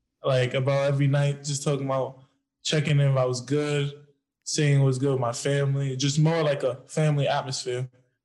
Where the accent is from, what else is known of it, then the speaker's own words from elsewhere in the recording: Brooklyn, New York, United States; And I'm just like still kind of finding crazy that I come from Brooklyn.